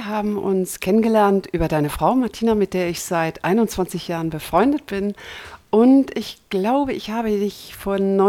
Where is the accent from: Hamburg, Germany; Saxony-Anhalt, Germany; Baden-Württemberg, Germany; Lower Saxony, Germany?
Hamburg, Germany; also born or lived in France; Also meine Ahnen stammen aus Algerien. Ich bin Hamburgerin, ich bin hier in Hamburg geboren, habe hier mein erstes halbes Lebensjahr verbracht, bin nach Frankreich gezogen mit meinen Eltern